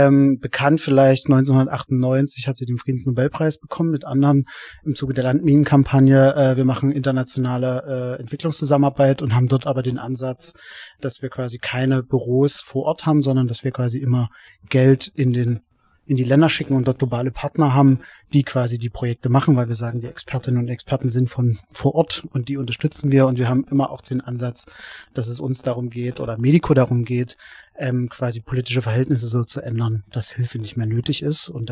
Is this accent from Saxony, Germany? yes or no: yes; Dresden, Saxony, Germany; Ich bin aus Dresden, habe dort lange Zeit in der politischen Bildung gearbeitet